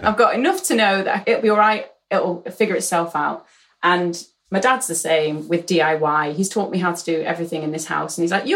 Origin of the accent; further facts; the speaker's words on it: Aberdeen, Scotland, United Kingdom; I am Scottish. I was born in Aberdeen. My mum is Scottish.